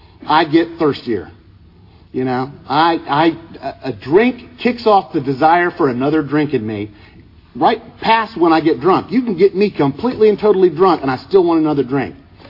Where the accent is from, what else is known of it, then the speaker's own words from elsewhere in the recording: Tampa, Florida, United States; you know, I grew up in Tampa